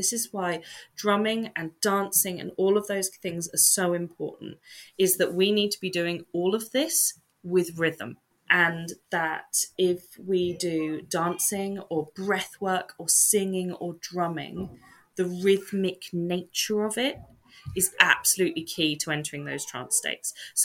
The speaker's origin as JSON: {"language": "English", "region": "England", "country": "United Kingdom", "said": "I am English. I am very English."}